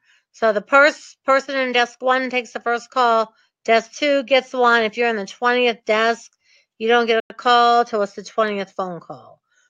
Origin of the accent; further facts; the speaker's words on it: Midwest, United States; I was raised in the Midwest, like grow up, get a job at a factory, put in 40 years, get married and have kids, and retire.